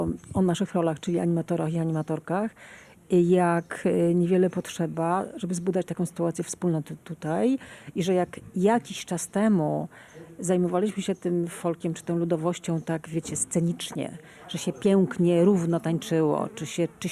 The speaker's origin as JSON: {"language": "Polish", "region": "Masovian Voivodeship", "country": "Poland", "said": "jestem z Urzecza"}